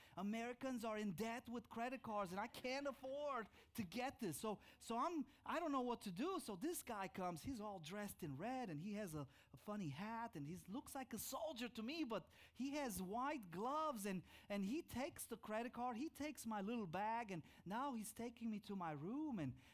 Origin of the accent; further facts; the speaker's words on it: Romania; As I grew up in Romania, after 1989, that the communism came down